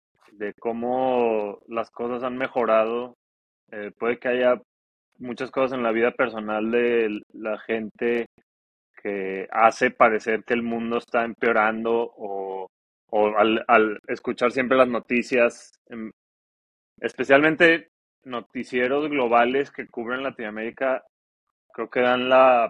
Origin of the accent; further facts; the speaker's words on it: Torreón, Coahuila, Mexico; Yo soy del norte de México, de Torreón, y el caso es lo opuesto.